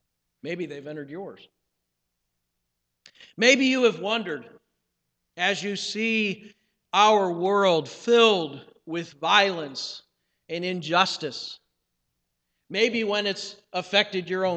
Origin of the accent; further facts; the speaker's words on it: Akron, Ohio, United States; not far from where I grew up in Akron, Ohio.